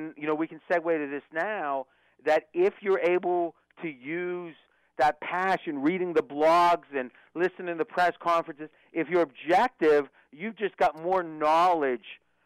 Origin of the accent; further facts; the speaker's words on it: Pennsylvania, United States; I grew up near Pittsburgh.